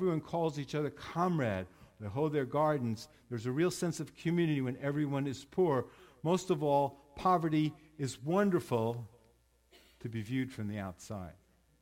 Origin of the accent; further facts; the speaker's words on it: New York, United States; I grew up in Long Island. My parents were children of immigrants